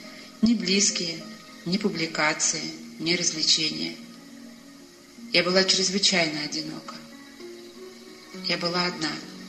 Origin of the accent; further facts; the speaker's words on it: Tomsk, Tomsk Oblast, Russia; born there; Я родилась в Томске в обычной советской семье.